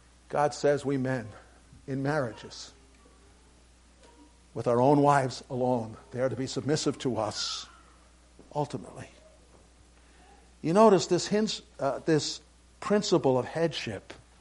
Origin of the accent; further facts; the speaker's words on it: New York City, New York, United States; I'm from New York City.